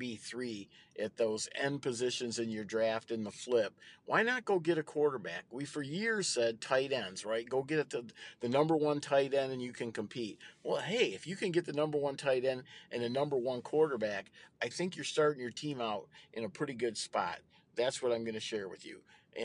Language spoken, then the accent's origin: English; Clinton, Michigan, United States; Matthew Sexton is from my hometown of Clinton, Michigan